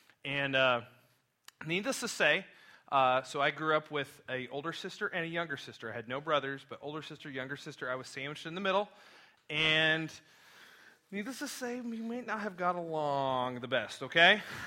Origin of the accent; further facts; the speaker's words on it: Denver, Colorado, United States; I grew up in Denver, and they had this special event where they were kind of inaugurating the introduction of Amtrak to the Denver area.